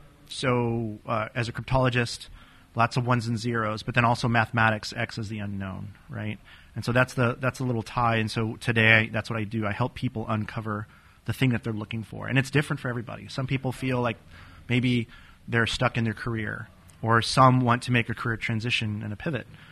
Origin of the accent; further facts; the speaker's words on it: El Paso, Texas, United States; So born and raised in El Paso, Texas, but didn't want to live there for the rest of my life. So I joined the military.